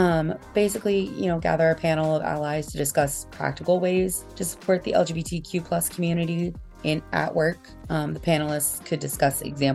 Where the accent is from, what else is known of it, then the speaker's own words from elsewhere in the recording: Spencer, United States; Like where we grew up in Spencer, I remember the first year that we had Pride.